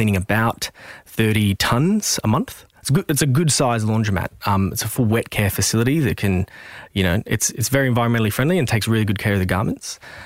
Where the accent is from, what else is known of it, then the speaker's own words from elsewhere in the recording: Hurstville, New South Wales, Australia; I grew up in Hurstville, which is Southwest Sydney.